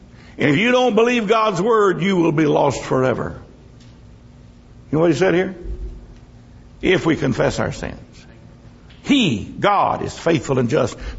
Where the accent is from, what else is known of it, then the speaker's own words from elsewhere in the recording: Ocala, Texas, United States; I was born in Ocala. I've been there. I own land there. I grew up there. It's up there in Central Texas, about 20 miles out of Lampasas, on the Rocky Creek and Lampasas River where they fork.